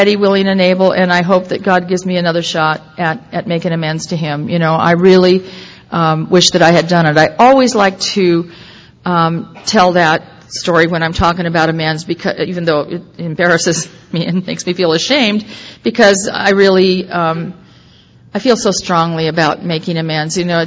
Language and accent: English; Orange County, California, United States; I grew up in Orange County, moved up to Los Angeles.